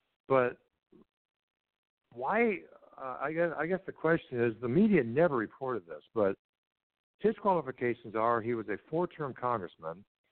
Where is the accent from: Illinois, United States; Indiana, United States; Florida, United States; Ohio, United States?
Indiana, United States; Evan Bayh from my home state of Indiana.